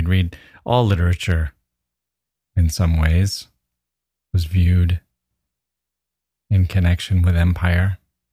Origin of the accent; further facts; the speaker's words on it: United States; I think it's because I grew up in the Cold War. There were two superpowers, clash of giant civilizations. I was just a nobody, a pawn, just a speck on the population map. But I was part of America.